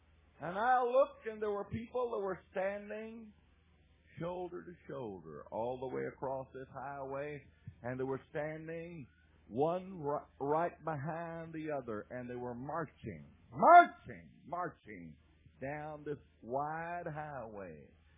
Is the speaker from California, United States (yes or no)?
no; Louisiana, United States; I was from Louisiana, and there are no mountains in Louisiana except the ones that you see the pictures of in the book.